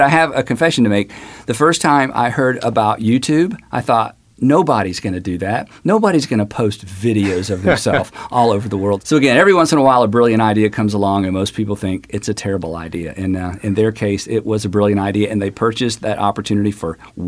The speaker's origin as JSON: {"language": "English", "town": "Atlanta", "region": "Georgia", "country": "United States", "tie": "born or raised there", "said": "I mean, I grew up in Atlanta. I didn't know most of that."}